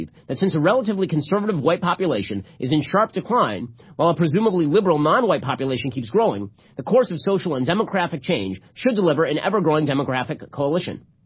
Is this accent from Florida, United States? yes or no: yes; Florida, United States; Hispanic shifts toward Trump were not confined to Florida, my home state, 28-point shift, and Texas, 18 points.